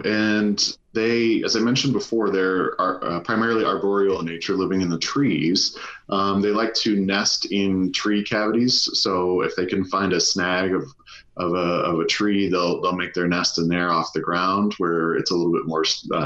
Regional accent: Midwest, United States; You know, I'm a flatlander by birth growing up in the Midwest. And so having access to mountains and the coast really within a day's drive of one another is pretty incredible to me.

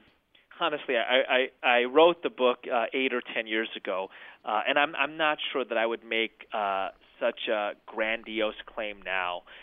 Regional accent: United States; I'd go to a different circle and say everybody wanted to ignore me being Muslim, but they embraced me being American.

